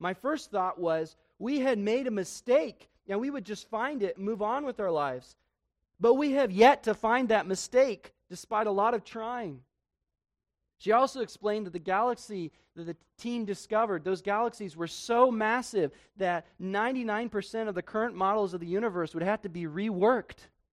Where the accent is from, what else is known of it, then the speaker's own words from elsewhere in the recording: Colorado, United States; I grew up in Colorado, and often we'd go up to the mountains, and there were several tunnels.